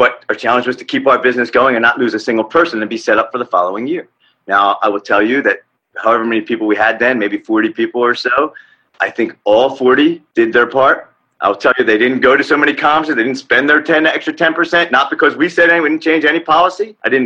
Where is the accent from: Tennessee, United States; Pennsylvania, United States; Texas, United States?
Pennsylvania, United States; Philadelphia; because I'm from Philadelphia. I've lived my whole life in Philadelphia.